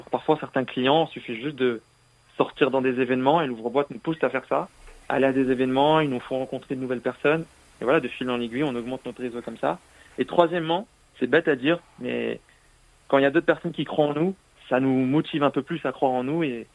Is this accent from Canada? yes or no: no; Lille, Hauts-de-France, France; now in Marseille, France; j'ai grandi à Lille, dans le nord de la France. Et entre deux, j'ai voulu changer de ville. J'arrive à Marseille